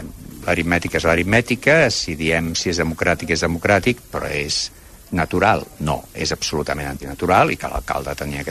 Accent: Barcelona, Catalonia, Spain; Jo he viscut sempre a l'Eixample dret, encara que hagi viscut a altres països, sempre he pensat en tornar. Vaig néixer a l'Eixample dret i visc a l'Eixample dret.

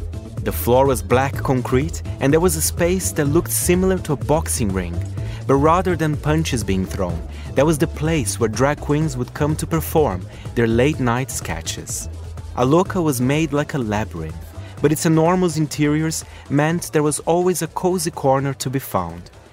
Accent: São Paulo, Brazil; one of the first clubs I ever went to, A Louca, in my hometown of São Paulo.

